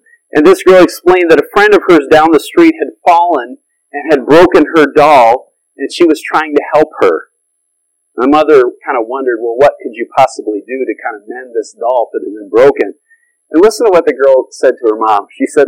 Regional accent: Michigan, United States; You know, I grew up in Michigan, many of you know. We were part of a denomination growing up in Michigan where we had a church camp in the northern part of the state.

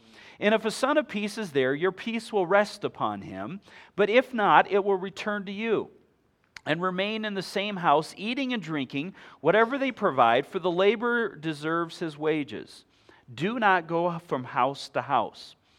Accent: Mount Pleasant, Michigan, United States; And so that's what I kind of grew up around, living in Michigan. And I remember in our house that we grew up in Mount Pleasant, just down the street from us was a farm.

